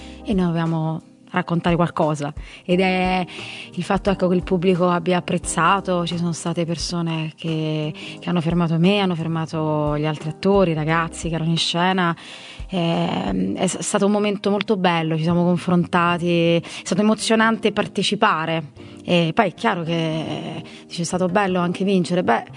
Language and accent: Italian; Rome, Lazio, Italy; Quindi poi veniamo da Roma qui a Trento, quindi siamo distanti, tanto distanti.